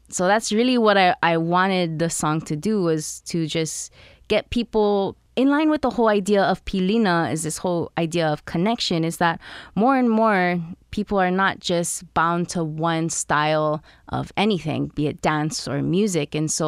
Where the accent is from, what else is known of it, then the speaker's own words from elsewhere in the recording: Hawaii, United States; And because I'm Hawaiian, I should do it.